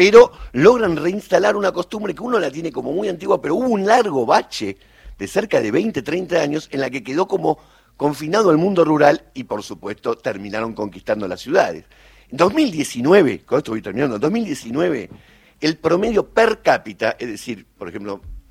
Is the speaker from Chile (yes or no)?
no; Argentina